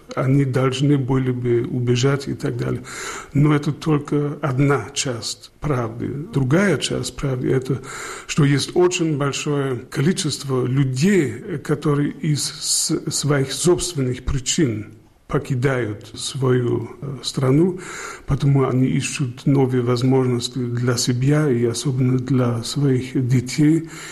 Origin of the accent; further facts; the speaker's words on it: Germany; Russian is a second language; also born or lived in Bavaria; Я вырос в Западной Германии. Я был в интернате в Баварии у бенедиктинов в монастыре.